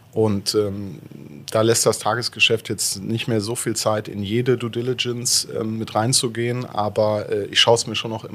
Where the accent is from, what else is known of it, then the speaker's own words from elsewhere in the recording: Aachen, North Rhine-Westphalia, Germany; wahrscheinlich hört man es am fehlenden Akzent, ich bin kein Luxemburger oder drumherum. Ich komme aus Aachen ursprünglich, bin natürlich auch Alemannia Aachen-Fan